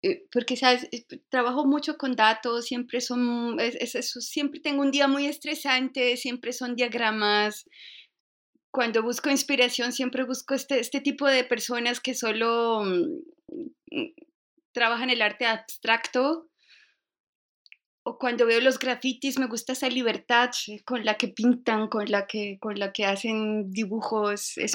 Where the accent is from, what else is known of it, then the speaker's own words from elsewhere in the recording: Cali, Valle del Cauca, Colombia; Simplemente yo soy de Cali.